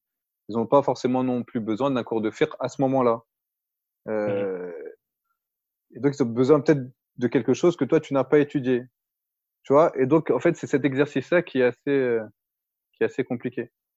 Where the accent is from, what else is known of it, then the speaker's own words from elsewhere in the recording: France; moi j'ai grandi en France par exemple, bah le contexte je le connais, point à la ligne, j'ai pas besoin d'apprendre ce que c'est que la France